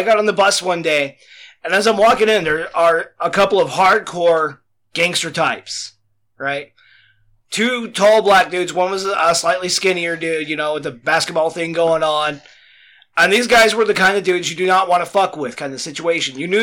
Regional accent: Seattle, Washington, United States; When I was down in South Seattle, about just 98.

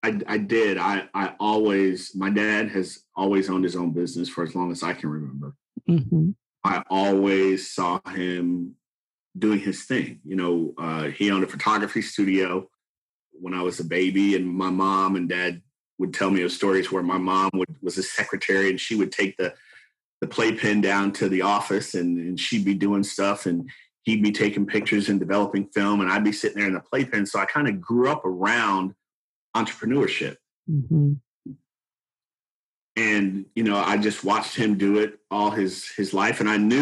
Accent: Dayton, Ohio, United States; Born and raised in Dayton, Ohio. Went to school there and then went away to Washington, D.C. To attend college.

